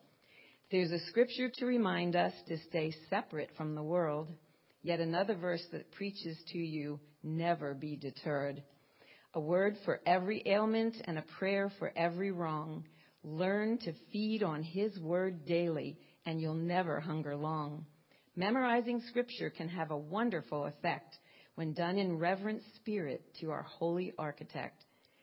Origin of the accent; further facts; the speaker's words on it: Pennsylvania, United States; And I am from Pennsylvania, so happy Groundhog's Day.